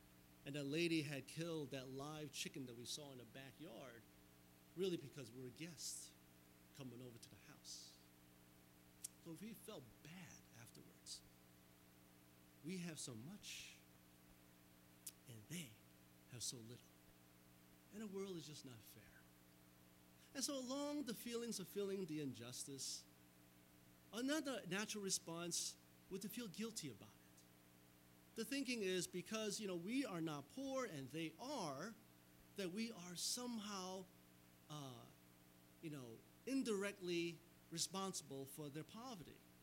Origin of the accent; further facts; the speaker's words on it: United States; born there; Thank God I was born in America and not in Cambodia or some third world country.